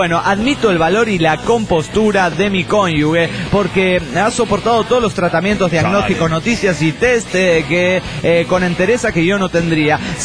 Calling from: Monterrey, Nuevo León, Mexico; de Monterrey.

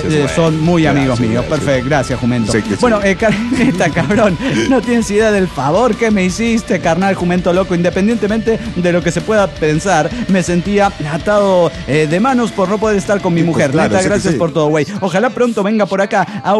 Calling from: Tarija, Bolivia; de Tarija, Bolivia.

